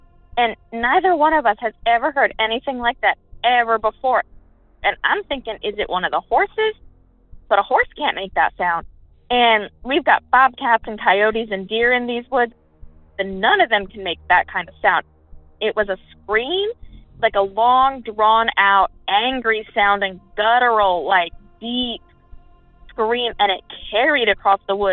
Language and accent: English; Ohio, United States; I'm from Appalachia. I'm actually from East Central Ohio.